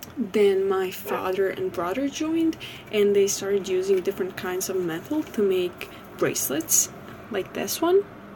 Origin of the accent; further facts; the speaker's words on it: Sarajevo, Bosnia & Herzegovina; English is a second language; I'm 25 years old and I come from Sarajevo, Bosnia.